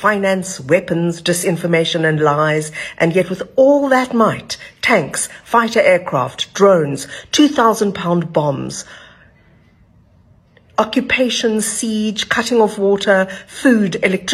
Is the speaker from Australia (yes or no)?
no; South Africa; I'm a South African. I am a Jew. I'm an anti-Zionist.